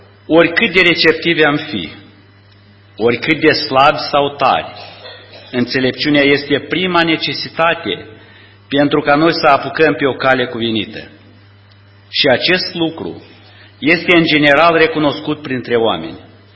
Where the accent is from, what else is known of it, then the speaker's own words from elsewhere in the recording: Ialoveni, Ialoveni District, Moldova; sunt din Republica Moldova, din Ialoveni, adică suburbia Chișinău.